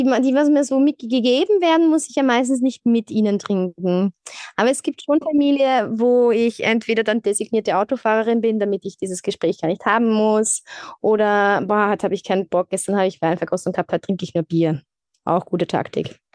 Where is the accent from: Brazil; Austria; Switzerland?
Austria; Also wenn man bei uns in Österreich natürlich den Weinskandal sieht